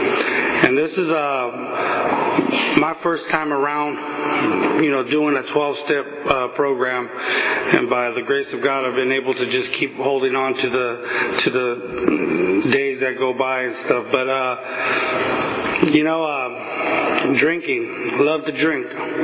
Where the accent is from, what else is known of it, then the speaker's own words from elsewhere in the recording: Bakersfield, California, United States; You know, I was born and raised in Bakersfield. Moved around a lot of places when I was a kid, but I always ended up in Bakersfield, raised on the east side of town.